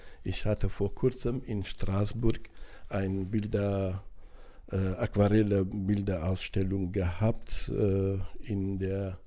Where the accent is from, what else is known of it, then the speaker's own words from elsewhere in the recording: Sulaymaniyah, Sulaymaniyah Governorate, Iraq; born there; German is a second language; moved away as an adult; Ich bin in Kurdistan geboren, in Stadt Süleymaniye am 1.7.47.